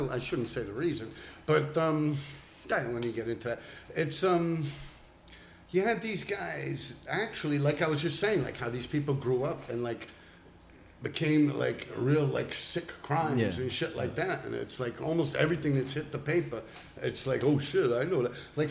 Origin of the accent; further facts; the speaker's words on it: Manhattan, New York, United States; See, we're from Manhattan, so it's always motorcycles.